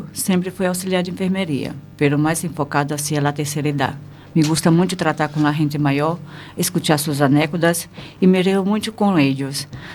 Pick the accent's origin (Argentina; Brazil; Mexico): Brazil; Spanish is a second language; now in Spain; Mi primer destino cuando salí de Brasil no fue España. Yo llegué a este país desde Zurich, Suiza.